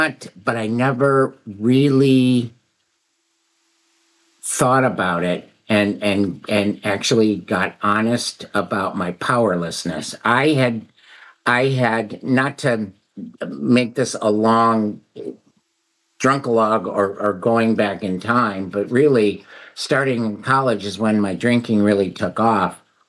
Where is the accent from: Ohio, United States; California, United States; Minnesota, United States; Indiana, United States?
Ohio, United States; Cleveland; I'm from Cleveland.